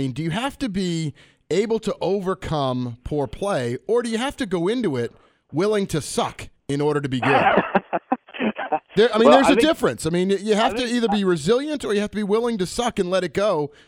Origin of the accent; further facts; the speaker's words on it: Boston, Massachusetts, United States; Well, I'm from Boston. That's